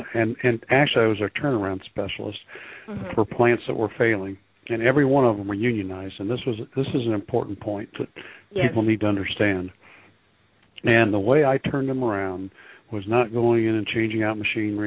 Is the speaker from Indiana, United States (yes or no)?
yes; Fort Wayne, Indiana, United States; I was born in Indianapolis, and when I was about 10 years old, my dad was transferred to Fort Wayne.